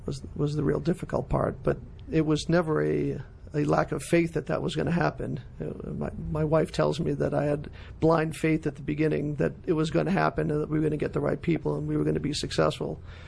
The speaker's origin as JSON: {"language": "English", "town": "Boston", "region": "Massachusetts", "country": "United States", "tie": "born or raised there", "said": "I didn't really have an appreciation for the difference between growing up in Boston and going to college in Charleston, South Carolina."}